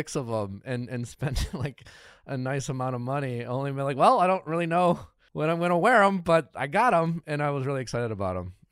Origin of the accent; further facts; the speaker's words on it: Wisconsin, United States; now in Los Angeles, United States; I grew up in Wisconsin, so I know the feeling of like hating, like enduring 6 months or 5 months or whatever it is of cold